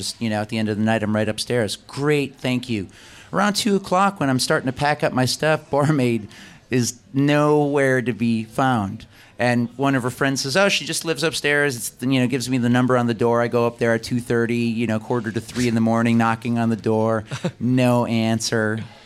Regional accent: Cheektowaga, New York, United States; Peter grew up in Hamburg, New York, which is south of where I grew up in Cheektowaga, and we've got mutual friends.

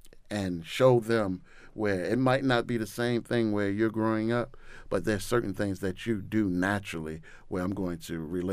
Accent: Baltimore, Maryland, United States; So I worked in Park Heights from like the age of 15 to 21. Growing up in Park Heights, if anyone know anything about Park Heights, especially the 80s, 90s, and up to now

